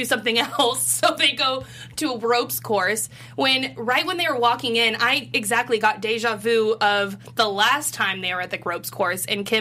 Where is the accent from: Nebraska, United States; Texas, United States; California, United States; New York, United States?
Texas, United States; I'm from Texas, so